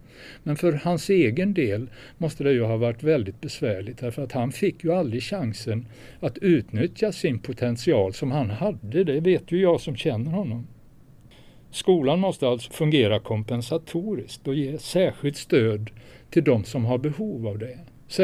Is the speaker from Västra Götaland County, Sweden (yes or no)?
yes; Viskafors, Västra Götaland County, Sweden; Jag växte upp i Viskafors, söder om Borås.